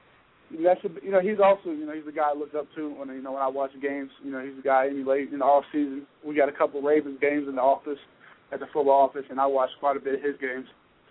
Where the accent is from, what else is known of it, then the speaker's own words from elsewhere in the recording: Cincinnati, Ohio, United States; No, I'm from Cincinnati.